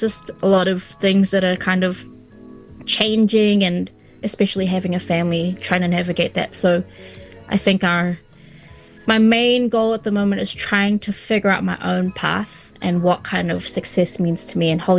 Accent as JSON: {"language": "English", "region": "Auckland", "country": "New Zealand", "tie": "born or raised there", "said": "Oh, man, it's cool. I grew up here, so I love it."}